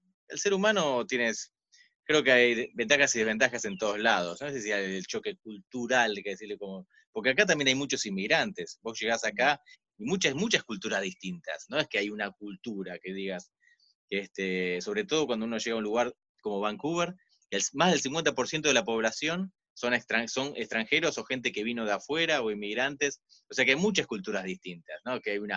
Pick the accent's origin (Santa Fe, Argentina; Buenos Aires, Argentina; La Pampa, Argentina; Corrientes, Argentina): Buenos Aires, Argentina; moved away as an adult; nos fuimos de Argentina, somos de Argentina, de Buenos Aires.